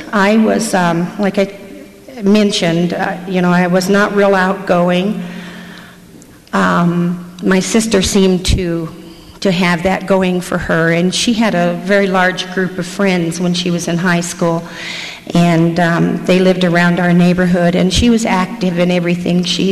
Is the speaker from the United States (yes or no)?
yes; Missouri, United States; born there; I was born in Missouri and have a lot of family that's still back there, and those are my roots.